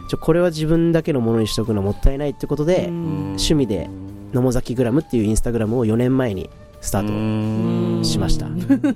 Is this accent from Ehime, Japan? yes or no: no; Nomozaki, Nagasaki, Japan; 地元に帰ったことがもう人生の転機なんですけど、その時に初めて県外に出てまた出戻りしたんで